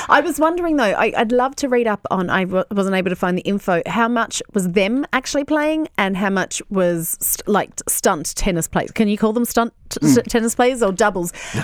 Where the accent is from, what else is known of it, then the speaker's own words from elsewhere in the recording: Australia; I went, oh, from Australia.